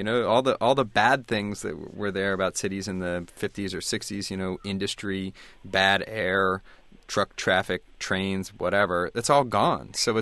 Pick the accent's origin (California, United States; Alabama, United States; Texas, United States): California, United States; San Francisco; I'm actually from San Francisco.